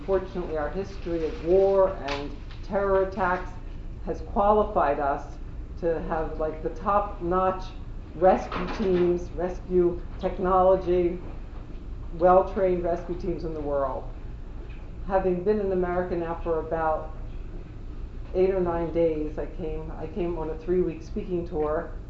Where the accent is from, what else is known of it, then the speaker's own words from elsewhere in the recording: New Jersey, United States; I was raised in New Jersey.